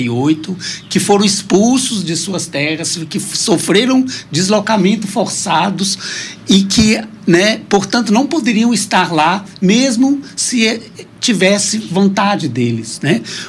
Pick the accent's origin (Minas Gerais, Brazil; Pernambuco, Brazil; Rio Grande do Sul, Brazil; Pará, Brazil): Minas Gerais, Brazil; eu vim lá de Minas